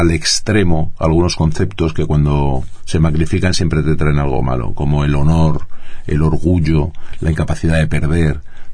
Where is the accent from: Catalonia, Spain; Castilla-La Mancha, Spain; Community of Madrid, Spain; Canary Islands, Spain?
Community of Madrid, Spain; Madrid; yo soy madrileño y un poco del mismo barrio que Antonio.